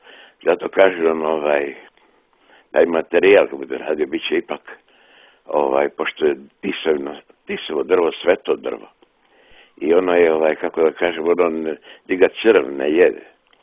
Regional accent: Drvar, Federation of Bosnia and Herzegovina, Bosnia & Herzegovina; Ja sam odrastao u Grahovi u Drvaru gdje je crkva bila zatvorena, zakovana i govorili su više nema Boga.

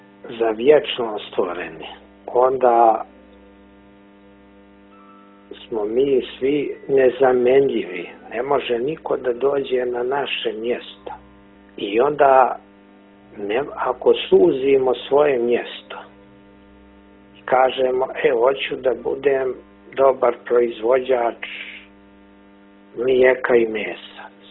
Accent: Nikšić, Montenegro; ja živim u Nikšiću, normalno je da se osjećam i kao Nikšić, i u Crnoj Gori kao Crnogorac, i nacionalno kao Srbin, i kao Evropljanin

